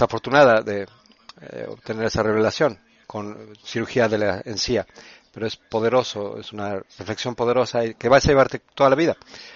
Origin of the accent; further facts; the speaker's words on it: Italy; moved away; Yo nací en Italia y crecí ahí, pero vine a este país hace mucho tiempo.